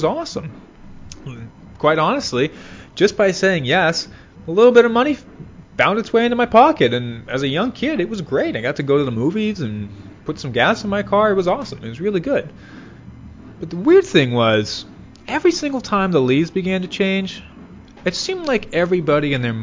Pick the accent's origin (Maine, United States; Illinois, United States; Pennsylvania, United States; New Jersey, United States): Maine, United States; Lebanon; when I was growing up in Lebanon, Maine, which, contrary to belief, actually left me with quite a bit